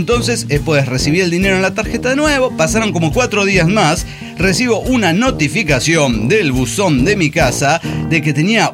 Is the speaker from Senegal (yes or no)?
no; Mexico; ¿Es porque soy mexicana?